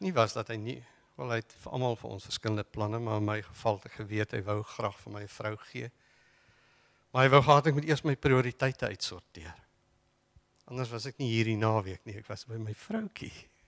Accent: Pretoria, Gauteng, South Africa; Het ek 'n beroep Pretoria toe, waar ek vandaan kom

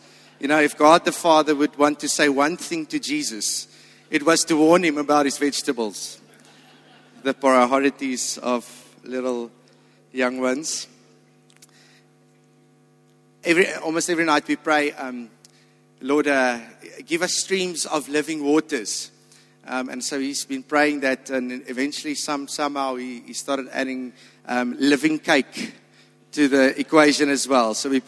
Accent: Rondebosch, Western Cape, South Africa; I'm from Ronnebosch. I've got a wife, Liana, and two little kids. They're 3 and 4

